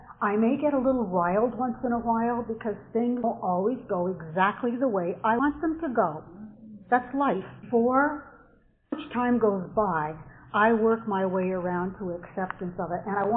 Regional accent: Lowell, Massachusetts, United States; And I'm from Lowell, Massachusetts.

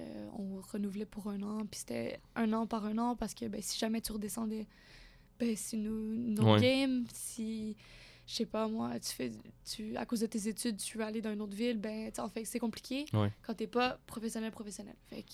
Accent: Quebec, Canada; une chance que je parlais français, mais malgré le fait, la barrière de la langue en tant que Québécoise, elle est quand même très présente.

